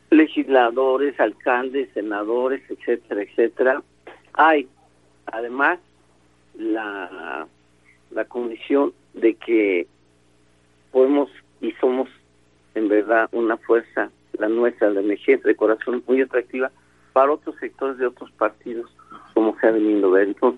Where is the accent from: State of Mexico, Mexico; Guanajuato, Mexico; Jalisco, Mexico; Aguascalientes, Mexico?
State of Mexico, Mexico; Texcoco; de Texcoco, toda mi vida he estado en Texcoco.